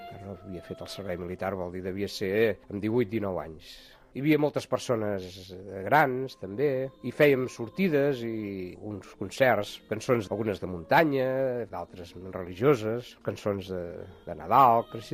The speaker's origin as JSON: {"language": "Catalan", "town": "Sabadell", "region": "Catalonia", "country": "Spain", "tie": "born there", "said": "vaig néixer aquí a Sabadell l'any 48, o sigui que en aquest moment tinc 64 anys"}